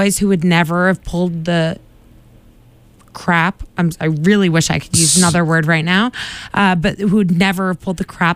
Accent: Quincy, Massachusetts, United States; that's a slight at the culture I was surrounded with growing up in Quincy, Massachusetts.

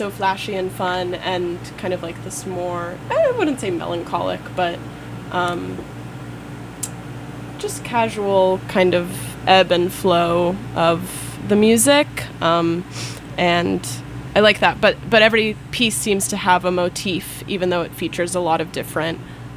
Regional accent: Texas, United States; also born or lived in Oregon; now in Boston, United States; I'm from Texas, but before that, Oregon, and now Boston, which is exciting that I get to say that I'm from there.

